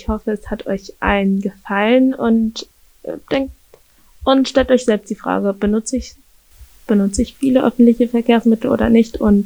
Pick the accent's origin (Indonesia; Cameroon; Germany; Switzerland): Cameroon; also ich komme aus Kamerun und das Essen ist da nur so, Fisch hat sehr viel, also mit Meeresfrüchten und Fleisch zu tun